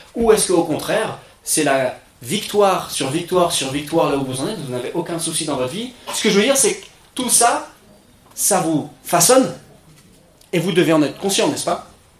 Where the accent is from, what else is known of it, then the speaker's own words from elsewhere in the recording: France; francophone, moi je suis français